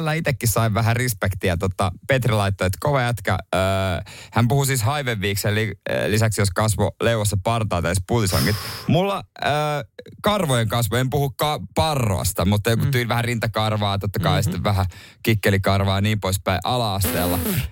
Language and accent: Finnish; Ostrobothnia, Finland; Meillä Pohjanmaalla teillähän se oli vähän niin kuin oletus.